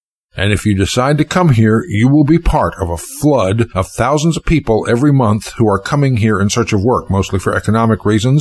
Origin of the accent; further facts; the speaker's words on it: Chapel Hill, North Carolina, United States; I grew up in Chapel Hill.